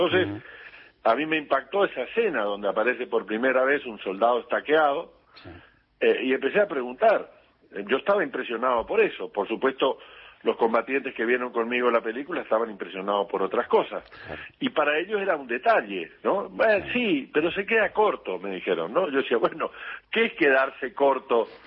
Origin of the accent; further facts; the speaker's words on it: Goya, Corrientes, Argentina; estando instalado en mi pueblo, en mi ciudad querida de Goya.